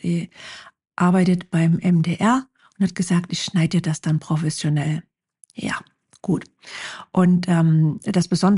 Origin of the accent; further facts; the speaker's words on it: Saxony, Germany; accent: Saxon; Ich komme aus Sachsen und das hört man. Das hört man einfach. Und ich habe jahrelang diese Last mit mir rumgetragen und dachte mir so, Gott, warum muss es denn ausgerechnet Sachsen sein mit dem sächsischen Dialekt?